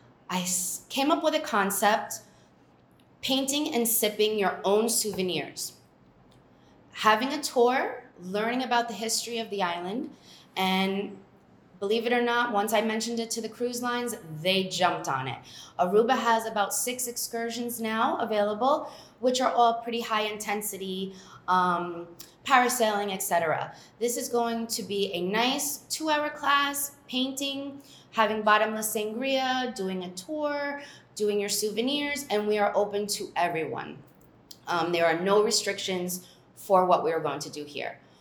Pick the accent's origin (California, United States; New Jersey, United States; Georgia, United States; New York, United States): New Jersey, United States; Being an American, born and raised in America in New Jersey, one day I was sitting at the Marriott Stellaris, and Jerome was sitting next to me.